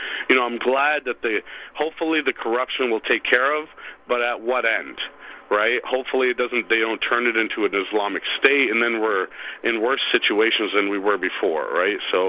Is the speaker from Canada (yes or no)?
yes; Canada; As citizens, you know, I'm Canadian